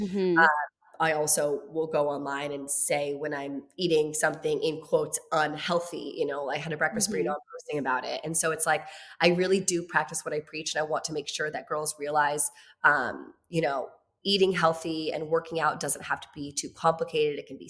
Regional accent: Virginia, United States; now in Los Angeles, United States; I was like, I'm in Los Angeles. I'm from Virginia. So I'm in LA. This is my dream.

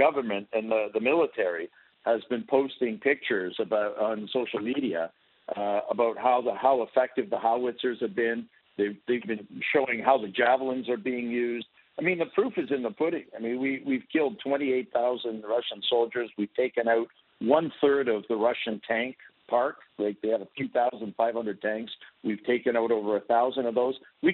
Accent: Toronto, Ontario, Canada; I was born in Canada. I grew up in Toronto

